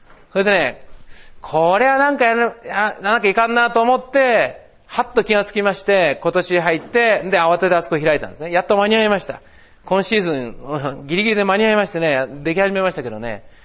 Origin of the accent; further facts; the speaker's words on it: Chigasaki, Kanagawa, Japan; 俺は茅ヶ崎で出身だと。